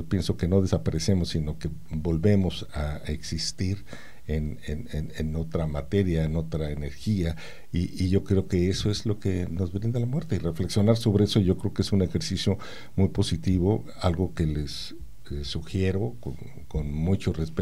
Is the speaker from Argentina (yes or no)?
no; Mexico; ya que soy mexicano